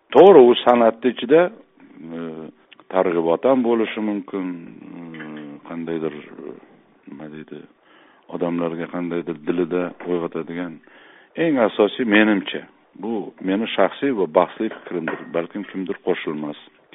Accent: Tashkent, Uzbekistan; O'sha men Eski shaharda katta bo'lganman, Chuvalach ko'chasida

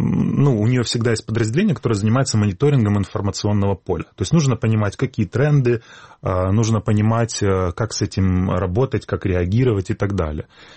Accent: Sevastopol, Ukraine; я просто думаю на русском языке. Поэтому, так как я крымчанин и севастополец, то я, в принципе, даже в школе у нас не было такого предмета, как украинский язык.

